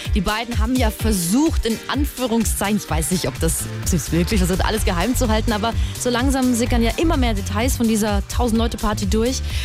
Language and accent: German; Bavaria, Germany; Wir sind beide aus Franken.